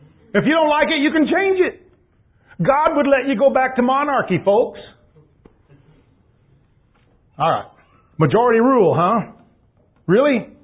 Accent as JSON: {"language": "English", "country": "United States", "said": "apart from my own bias from being an American. I've lived in other countries."}